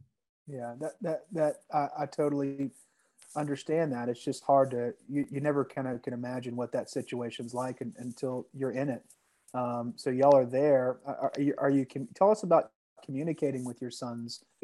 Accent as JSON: {"language": "English", "region": "Louisiana", "country": "United States", "said": "Well, and, I'm from Louisiana, so I would arm myself and I would do exactly what you're doing."}